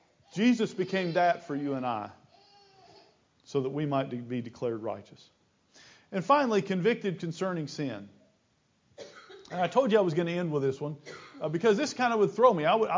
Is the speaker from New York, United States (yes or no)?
no; Blytheville, Arkansas, United States; when I grew up in Blytheville, Arkansas, every kid I know believed in God